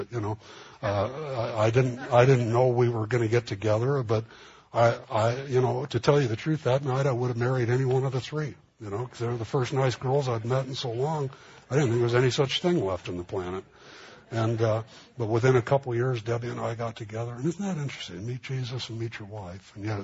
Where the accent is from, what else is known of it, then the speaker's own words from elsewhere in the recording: Los Angeles, California, United States; I grew up in East L.A.